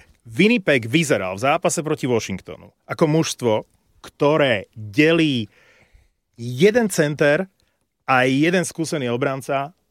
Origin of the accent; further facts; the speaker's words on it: Prešov, Prešov Region, Slovakia; nikdy som poriadne po východňarsky, keď som z Prešova nevedel